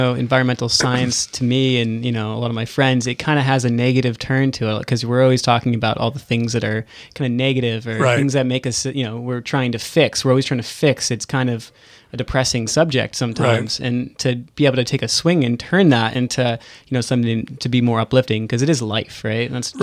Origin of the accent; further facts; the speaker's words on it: Florida, United States; I'm actually from Florida, which I told you, and we love reggae music